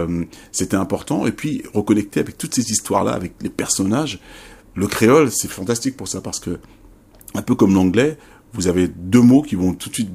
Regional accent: France; j'ai grandi effectivement en France, mais dans une famille guadeloupéenne où ça parlait créole tout le temps. Moi, je suis le dernier de la famille, donc mes parents, ils parlaient créole entre eux, ils parlaient créole à mes frères et sœurs, tout ça.

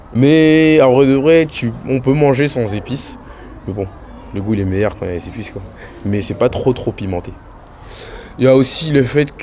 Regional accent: Comoros; Moi, je suis comorien. Du coup, je suis comorien français, du coup. Et on a tous la binationalité.

